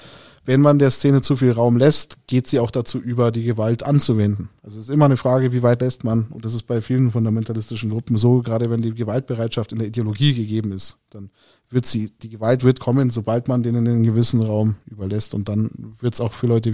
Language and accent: German; Munich, Bavaria, Germany; also born or lived in Dortmund; ich habe ja auch da gewohnt als Münchner